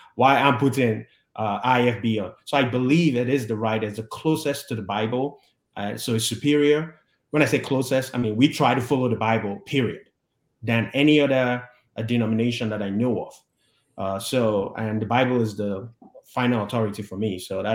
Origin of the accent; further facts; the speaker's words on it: Nigeria; now in United States; And just to add to that, I came from Nigeria. So I came from Africa. I chose the United States. I chose to stay in the United States.